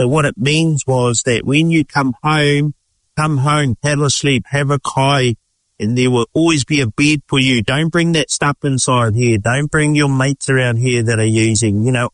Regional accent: New Zealand; I hail from a little place called Tōwai up north, but I was born and raised here in Te Aroa, the sunny part of North Island, as we always say.

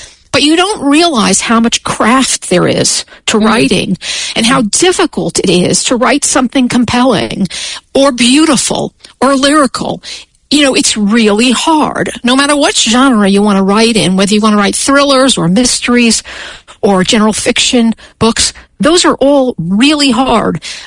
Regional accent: New York, United States; now in Colorado, United States; I am in Colorado. I'm right next to the Rocky Mountains. It's really beautiful here. But I grew up in New York.

